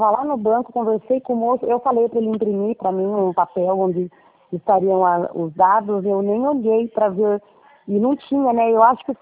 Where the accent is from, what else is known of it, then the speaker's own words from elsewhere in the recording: Belém, Pará, Brazil; born there; nasci em Belém, né?